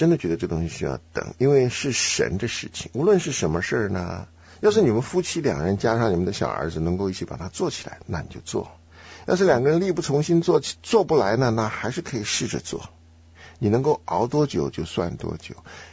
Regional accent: China; 我们中国人就是说，哎呦，什么东西好像非得大一统才能做。

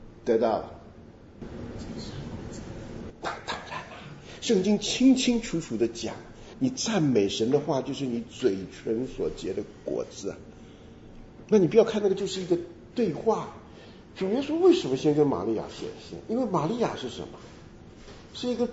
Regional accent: China; 我们中国人讲说是公的，是吧？

